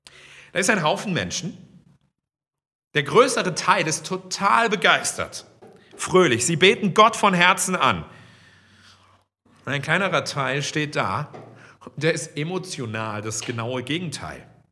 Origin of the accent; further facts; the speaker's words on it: Giessen, Hesse, Germany; Ich komme ja aus Gießen und ich habe auch in Gießen studiert. Und als ich in Gießen studiert habe, habe ich direkt am zentralen Platz in Gießen gewohnt, der sogenannte Marktplatz.